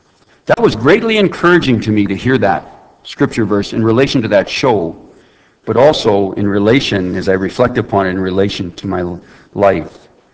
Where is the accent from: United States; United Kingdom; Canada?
Canada; Saskatoon, Saskatchewan; I was from Saskatoon. I thought, what if they know me?